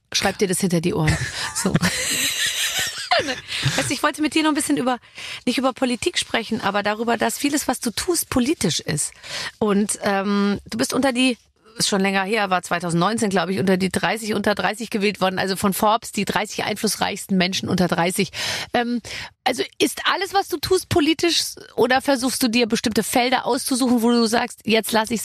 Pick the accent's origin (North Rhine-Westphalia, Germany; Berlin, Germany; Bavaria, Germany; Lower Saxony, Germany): Bavaria, Germany; Gröbenzell; Und der kommt aus Pasing, ich komme aus Gröbenzelt. Das ist so direkt nebeneinander.